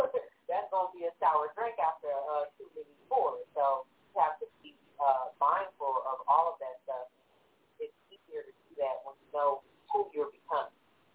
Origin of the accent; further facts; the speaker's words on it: New York, United States; I'm from New York.